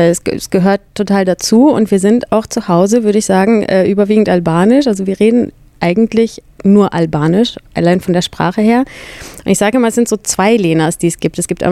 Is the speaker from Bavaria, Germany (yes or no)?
yes; Tegernsee, Bavaria, Germany; ich bin zwar in Tegernsee geboren, auch in Deutschland aufgewachsen. Ich bin nie irgendwie woanders gewesen, längere Zeit. Aber ich bin so dieses, ich würde sagen, diese typische Gastarbeitergeschichte. Mein Großvater kam in den 70er Jahren her, natürlich auf der Suche nach Arbeit